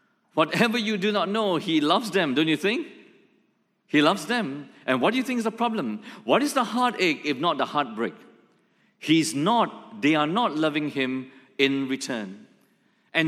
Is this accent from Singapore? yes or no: yes; Singapore; accent: Singlish; I will not pretend to put on an English accent that will fail terribly, so it will be my Singlish accent.